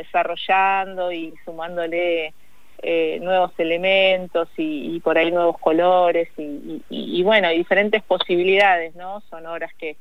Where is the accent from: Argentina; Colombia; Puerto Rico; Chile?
Argentina; Buenos Aires; born there; now in Salta, Argentina; yo soy nacida en Capital, en Buenos Aires